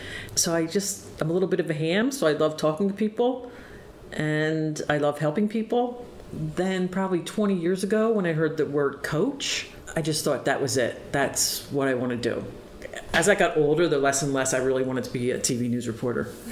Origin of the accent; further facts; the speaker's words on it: Philadelphia, Pennsylvania, United States; I'm from Philadelphia, so people back east, we talk really we just go A, B.